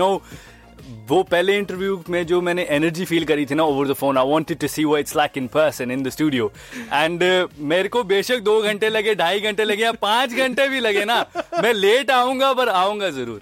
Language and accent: English; Southall, London, United Kingdom; also born or lived in Ashford, London; I was born in Ashford, not Ashford, Kent, but Ashford in London. So I was born in Ashford and I grew up in Southall.